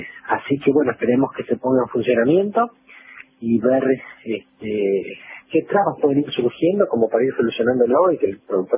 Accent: Argentina; somos argentinos

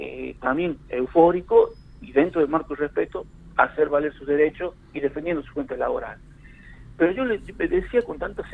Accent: Argentina; La gente hoy nos toca lidiar con lo peor que nos está pasando como argentinos, que es la situación económica.

